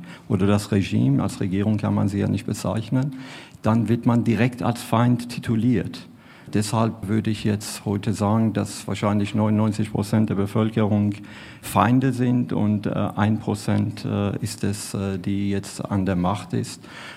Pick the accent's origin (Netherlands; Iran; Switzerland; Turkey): Iran; Und das Gefühl haben wir als Iraner weder im Iran noch außerhalb des Irans leider.